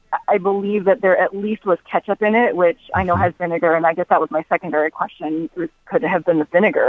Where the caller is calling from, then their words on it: Portland, Oregon, United States; I'm calling from Portland, Oregon.